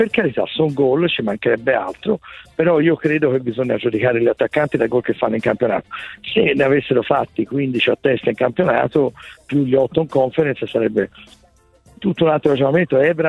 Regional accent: Florence, Tuscany, Italy; me l'auguro da fiorentino

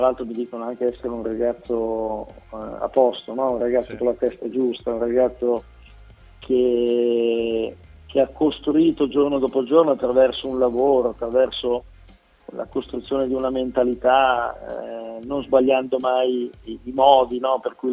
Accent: Milan, Lombardy, Italy; Sì, tra l'altro sono anche milanese

